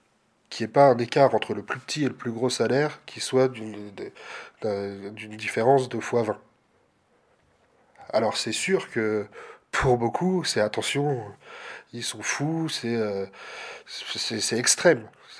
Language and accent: French; Dreux, Centre-Val de Loire, France; also born or lived in Auxerre; J'habite à Dreux d'une famille drouaise depuis... Alors moi, je suis né à Auxerre parce que mon père avait été muté, mais... Je suis revenu ici depuis que j'ai 12 ans à peu près.